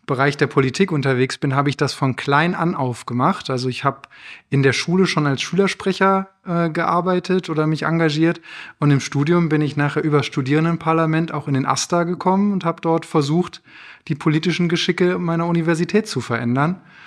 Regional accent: Detmold, North Rhine-Westphalia, Germany; now in Hannover, Germany; bin jetzt hier auch in Hannover schon seit einigen Jahren, bin gebürtiger Lipper, komme aus Detmold.

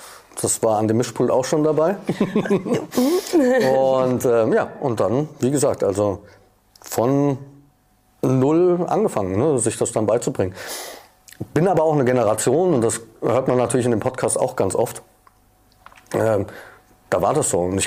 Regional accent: Frankfurt, Hesse, Germany; accent: Frankfurt dialect; das ist eigentlich meine Muttersprache. Frankfurterisch. Nicht Deutsch, sondern Frankfurterisch. Und also geboren in Frankfurt.

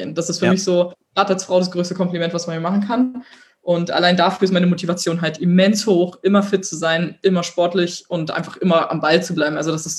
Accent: Berlin, Germany; ich komme aus Berlin, ich habe eine große Fresse

